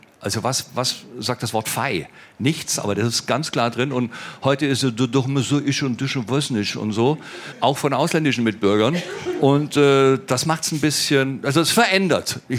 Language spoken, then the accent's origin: German; Baden-Württemberg, Germany; also bei uns in Baden-Württemberg ist im Grunde 3 Häuser und 2 Mercedes bei den Arbeitern normal